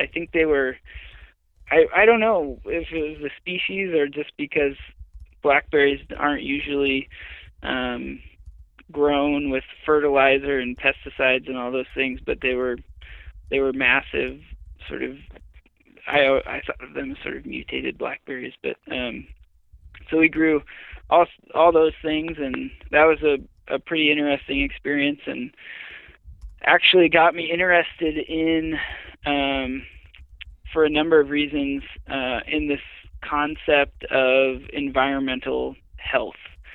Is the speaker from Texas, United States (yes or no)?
no; Seattle, Washington, United States; So I grew up in the Seattle area, went to school at Western Washington University in Bellingham